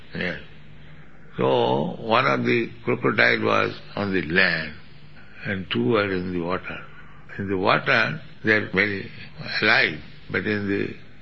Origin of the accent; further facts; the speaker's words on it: India; Now just like you are Canadian, I am Indian.